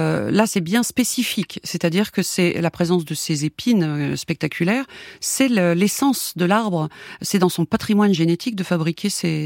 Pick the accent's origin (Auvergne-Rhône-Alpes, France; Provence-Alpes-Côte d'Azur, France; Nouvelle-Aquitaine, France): Auvergne-Rhône-Alpes, France; puisque je suis auvergnate. Et il y en a chez moi en Auvergne